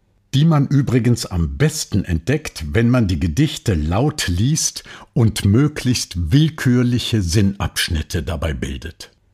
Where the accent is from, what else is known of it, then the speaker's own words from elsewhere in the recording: Rhineland, Germany; Ich als Rheinländer war mehr für den ersten FC Köln, ebenfalls aus Lokalpatriotismus.